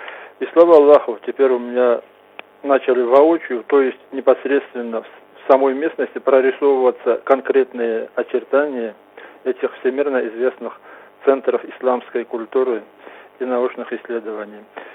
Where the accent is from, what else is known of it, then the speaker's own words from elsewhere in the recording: Kabardino-Balkaria, Russia; из Верхней Балкарии.